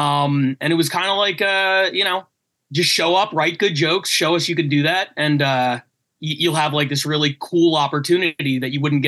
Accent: Philadelphia, Pennsylvania, United States; No, I'm from Philly, like professional.

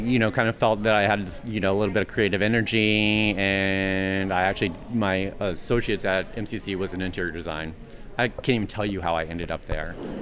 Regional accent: Gettysburg, Ohio, United States; also born or lived in Iowa; So, out, very small town, Gettysburg, Ohio.

